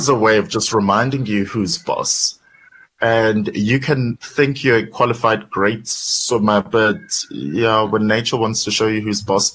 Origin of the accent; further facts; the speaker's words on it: Durban, KwaZulu-Natal, South Africa; growing up in Durban